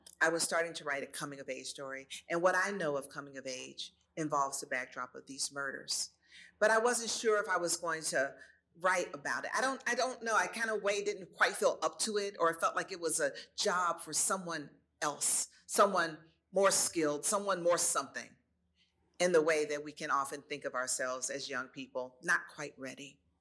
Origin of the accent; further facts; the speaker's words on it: Atlanta, Georgia, United States; I decided that I would be the one to write about growing up in Atlanta during the child murders.